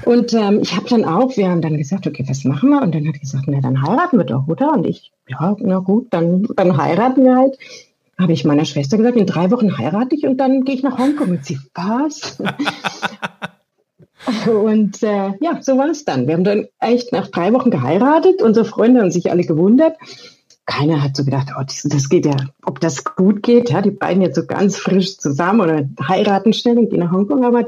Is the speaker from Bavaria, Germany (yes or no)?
yes; Erlangen, Bavaria, Germany; der ist auch Erlanger, ich komme auch aus Erlangen.